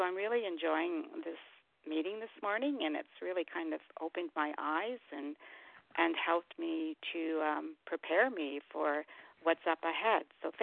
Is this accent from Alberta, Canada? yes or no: no; Ontario, Canada; and I'm from Ontario, Canada.